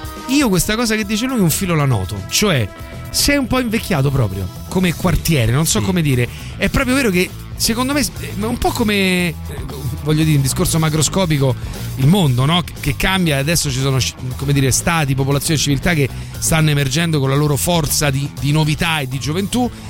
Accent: Rome, Lazio, Italy; Io sono nato e cresciuto fino ai 30, sono nato a Prati, a Via Sabotino, e lì sono cresciuto fino ai 34 anni.

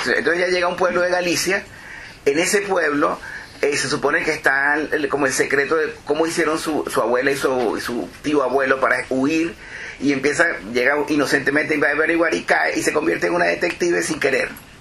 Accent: Venezuela; nosotros como venezolanos debemos a los judíos enormes cantidades de progreso

